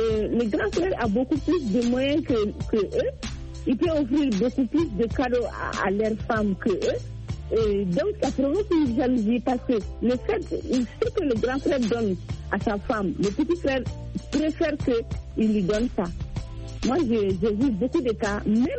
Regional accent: Mali; Mais c'est plus là chez nous au Mali

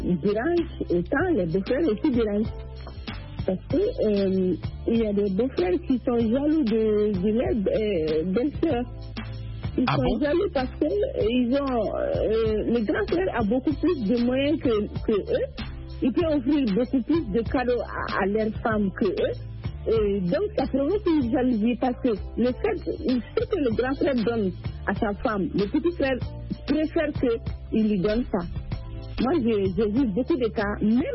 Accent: Mali; chez nous au Mali

